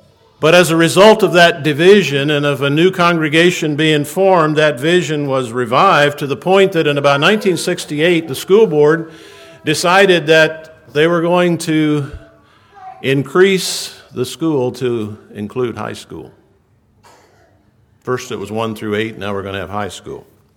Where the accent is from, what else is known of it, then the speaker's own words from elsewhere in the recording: Virginia, United States; I grew up in Virginia, and I remember the birth of Christian Light Publications in 1969.